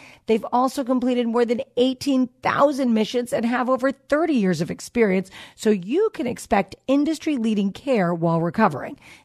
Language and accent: English; New York, United States; now in California, United States; which out here in California, where I grew up in New York, you'd go for the whole summer.